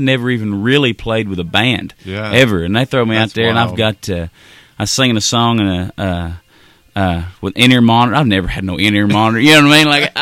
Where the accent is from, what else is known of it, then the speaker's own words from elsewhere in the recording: Peay, Kentucky, United States; You know, I'm the kid from Peay, Kentucky, played Edmonds County High School, went to WKU, and petered out in minor league ball.